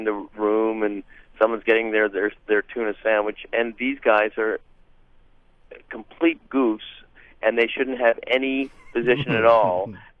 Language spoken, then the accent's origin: English; Hamilton, Ontario, Canada; when I was growing up in Hamilton, Ontario, Canada